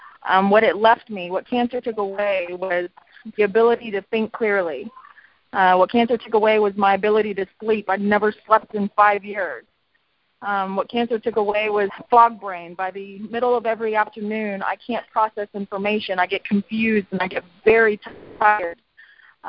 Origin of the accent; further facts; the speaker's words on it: Dallas, Texas, United States; I am from Dallas, Texas.